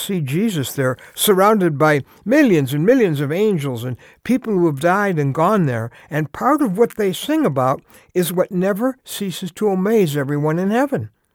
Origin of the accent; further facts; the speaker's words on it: Chicago, Illinois, United States; See, growing up in Chicago, my hero was the second baseman of the Chicago White Sox.